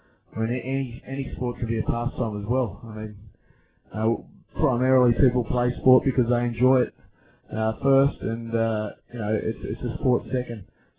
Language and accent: English; Australia; Being an Aussie bloke, I've always loved cricket. I played it as a young bloke